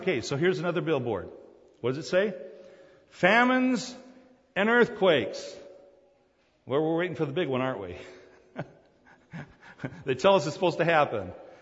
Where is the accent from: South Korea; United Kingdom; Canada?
South Korea; English is a second language; now in United States; When I grew up in Korea, we didn't really have billboards in those days. But I came to America. It had to be sometime in the early 60s.